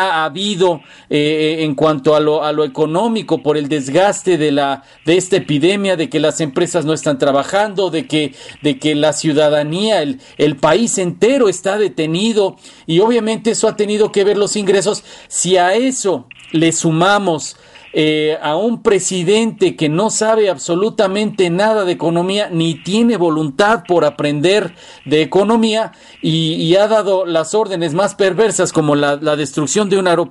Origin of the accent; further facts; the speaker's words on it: Mexico; aquí en México, que todos lo sabemos, todos los que somos mexicanos lo sabemos